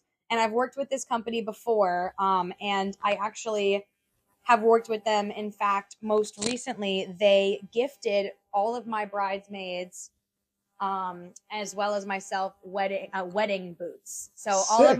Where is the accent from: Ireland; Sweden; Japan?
Ireland; because I'm an Irish girl and I'm a whiskey drinker.